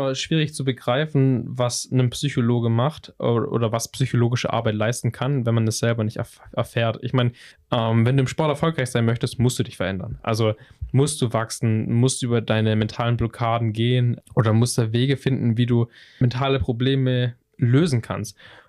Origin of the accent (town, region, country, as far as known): Pleidelsheim, Baden-Württemberg, Germany; born or raised there